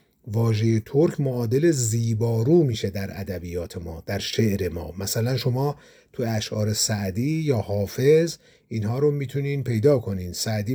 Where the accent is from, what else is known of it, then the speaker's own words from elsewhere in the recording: Azerbaijan, Iran; first language Azerbaijani; Persian is a second language; من خودم جز ترک زبانها هستم، اهل آذربایجان هستم